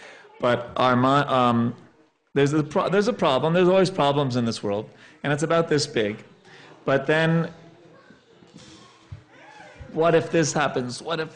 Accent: New York, United States; Yeah, but I grew up in New York.

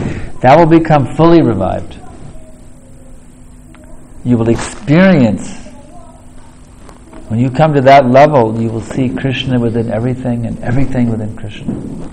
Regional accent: United States; When I was growing up in America, I was seeing everyone around me appear to be happy.

